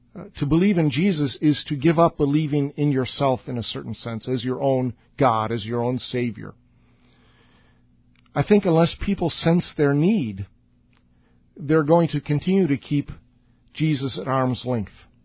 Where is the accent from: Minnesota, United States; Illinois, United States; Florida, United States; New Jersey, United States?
Illinois, United States; Chicago; I come from Chicago, and the motto of Chicago is city in a garden.